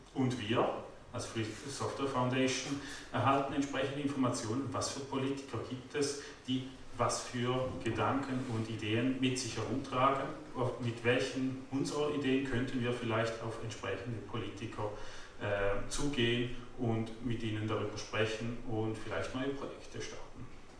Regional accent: Switzerland; vor allem wir auch als Schweizer und als Bürger, die das Ganze natürlich auch bezahlen.

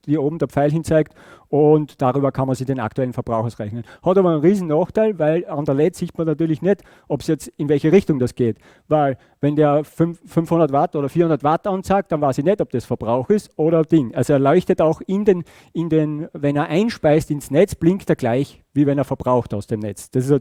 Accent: Austria; also als Österreicher wären wir ja froh, wenn es nur 9 Regelungen gab

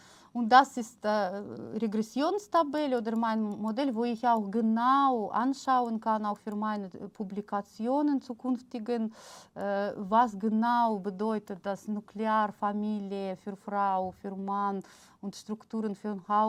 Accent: Siberia, Russia; German is a second language; Das liegt daran, dass ich aus Sibirien bin. Ich bin geboren in Sibirien. In Russland.

